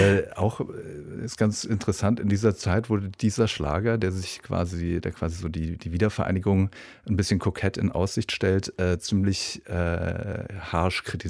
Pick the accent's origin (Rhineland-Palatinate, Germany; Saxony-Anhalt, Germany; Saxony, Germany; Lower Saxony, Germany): Rhineland-Palatinate, Germany; Mainz; 81, mhm. Im Westen aufgewachsen, in der Nähe von Frankfurt am Main, also in Mainz, wo wir extrem viel amerikanische Militärpräsenz hatten.